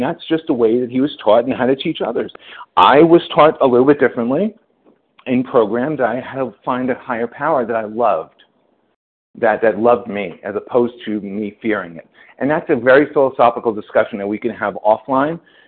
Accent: New York, United States; I'm a Jew from New York, and my sponsor is a Catholic who's very conservative

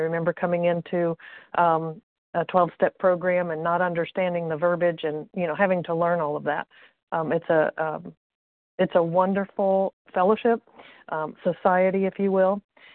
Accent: Indiana, United States; I'm from Indiana.

